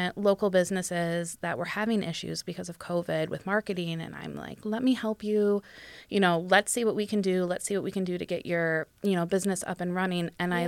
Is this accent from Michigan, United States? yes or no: yes; Monroe, Michigan, United States; Okay, so I grew up in Monroe, Michigan. So not too far from Toledo.